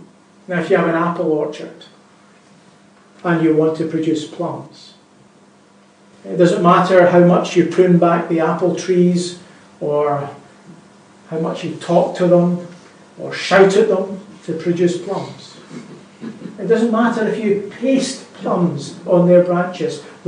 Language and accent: English; Scotland, United Kingdom; Where I grew up in Lanarkshire, we lived not far from the Clyde Valley.